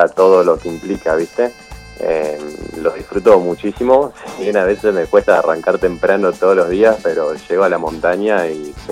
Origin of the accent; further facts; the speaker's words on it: Paraná, Entre Ríos, Argentina; now in Bariloche, Argentina; yo soy de Entre Ríos, de Paraná, nada que ver, de la otra punta del país.